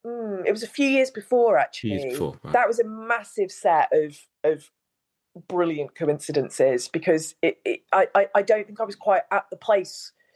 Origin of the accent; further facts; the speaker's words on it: Stoke-on-Trent, West Midlands, United Kingdom; My dad was a head teacher. You know, I'm just from Stoke.